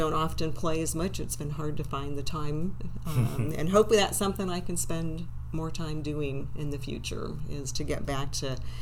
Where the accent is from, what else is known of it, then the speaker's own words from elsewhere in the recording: Hawaii, United States; also born or lived in France; Well, my father was in the military, so one of five siblings, and so we grew up in many different places. I was born in France and graduated from high school at Radford High School in Hawaii.